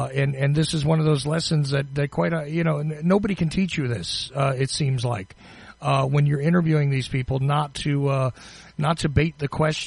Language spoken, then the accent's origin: English; New Jersey, United States; and I was from New Jersey, all right? So I went to New York, Pennsylvania, places like that.